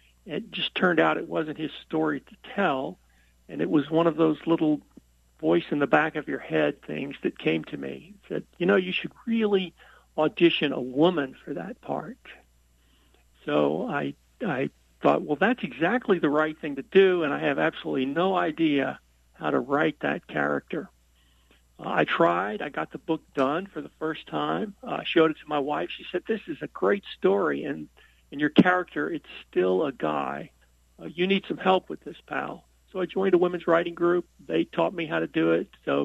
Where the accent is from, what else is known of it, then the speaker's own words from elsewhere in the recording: Louisiana, United States; now in Baton Rouge, United States; I grew up in central Louisiana, and it was a sort of a sheltered experience, you know, the suburban Catholic school thing. And then I moved away to Baton Rouge to go to college